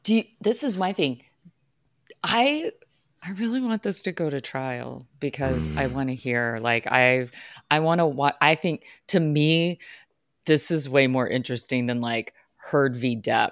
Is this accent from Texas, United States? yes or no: yes; Texas, United States; Honey, I grew up in Texas.